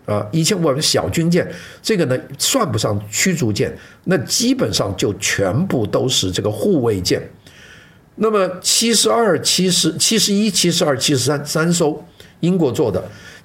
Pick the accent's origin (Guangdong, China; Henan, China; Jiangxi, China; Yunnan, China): Guangdong, China; 我们广东人